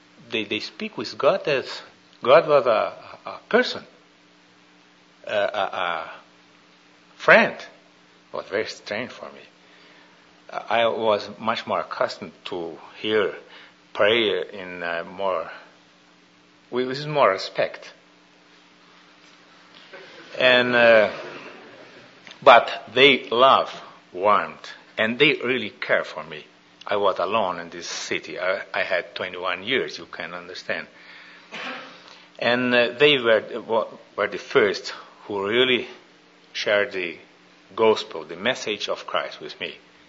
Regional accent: South Region, Brazil; English is a second language; south of Brazil. My family has German background. This is the reason of my accent, curious accent. And they are Lutherans. And I was raised also up in the environment of the Lutheran Church.

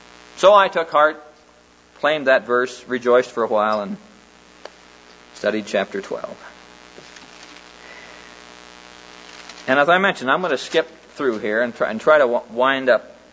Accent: Neola, Iowa, United States; I'm from Neola, Iowa. You know, Neola, Iowa. That's a small little dinky town out in the middle of Iowa. Well, it's not in the middle, but it's out kind of the southwest corner.

